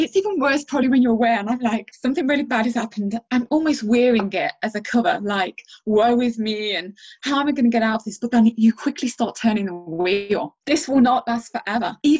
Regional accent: United Kingdom; So for an example, as British people, when we're out in the street, we're like, good morning, good morning.

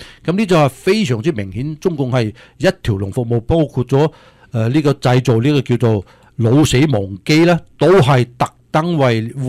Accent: China

